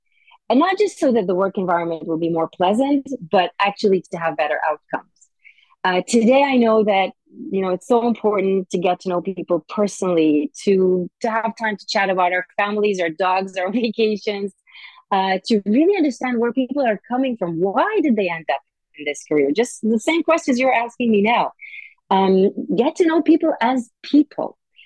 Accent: Jerusalem, Jerusalem District, Israel; I grew up in Jerusalem in a very homogeneous Orthodox Jewish community.

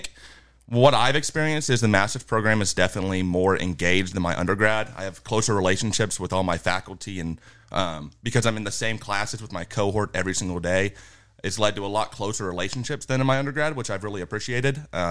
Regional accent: McKinney, Texas, United States; I'm from McKinney, Texas, North Texas area.

